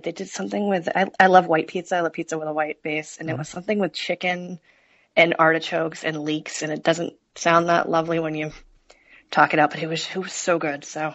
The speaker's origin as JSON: {"language": "English", "town": "Worcester", "region": "Massachusetts", "country": "United States", "tie": "born or raised there", "moved": "yes", "lives_now": "Connecticut, United States", "said": "because I grew up in Worcester, and the New Haven style pizza was all new to me when I moved to Connecticut."}